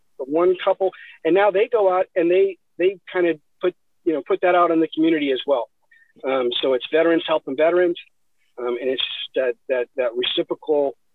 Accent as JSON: {"language": "English", "town": "Antioch", "region": "California", "country": "United States", "tie": "born or raised there", "also_born_or_lived": "Pittsburg", "said": "So I moved back where I grew up. I grew up in Antioch, Pittsburgh, in the Bay Area."}